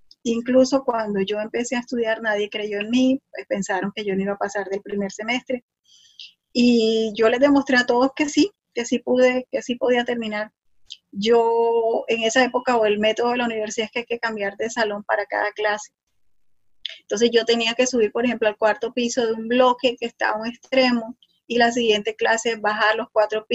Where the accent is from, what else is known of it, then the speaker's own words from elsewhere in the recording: Barranquilla, Atlántico, Colombia; Yo soy de Barranquilla, una ciudad que está aquí al norte de Colombia. Estamos a la orilla del río Magdalena y del Mar Caribe. La ciudad donde nació … la ciudad, bueno, una ciudad muy bonita, aquí al norte de Colombia, muy grande.